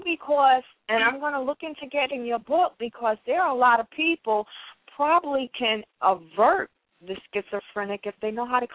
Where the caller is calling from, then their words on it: New York, United States; I'm calling from New York.